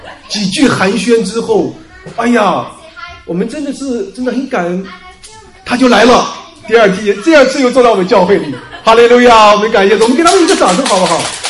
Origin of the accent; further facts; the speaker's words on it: Jiangsu, China; 他问我你是从哪里来的，我说从江苏来的